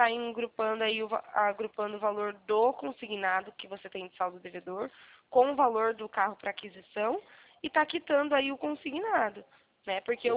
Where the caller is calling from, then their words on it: Araras, São Paulo, Brazil; Eu fico no interior de São Paulo, aqui na cidade de Araras.